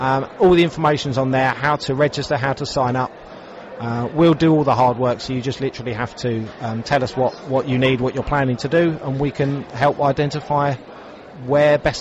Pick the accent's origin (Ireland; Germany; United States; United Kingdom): United Kingdom; South East England; given that we're in Kent and we're at Kent Showground, and I'm from Kent myself.